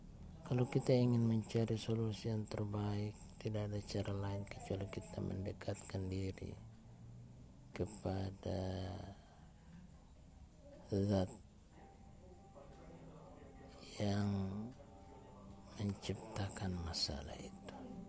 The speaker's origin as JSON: {"language": "Indonesian", "region": "Gorontalo", "country": "Indonesia", "tie": "born there", "lives_now": "Manado, Indonesia", "said": "Kombos Timur, Kampung Daluga, tapi saya lahir di Gorontalo, Limba O2, Jalan Raden Saleh, lalu sekarang Jalan Ahmad Najamuddin."}